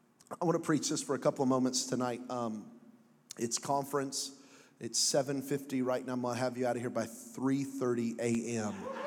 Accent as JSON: {"language": "English", "town": "Las Vegas", "region": "Nevada", "country": "United States", "said": "I'm just teasing, but I'm kind of naughty, but I'm from Vegas, so forgive me if I say anything that's inappropriate."}